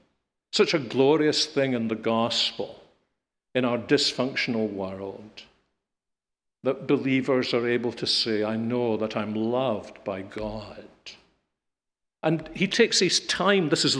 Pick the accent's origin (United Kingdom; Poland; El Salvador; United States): United Kingdom; Scotland; not that we would do it because we're not Americans, we're Scottish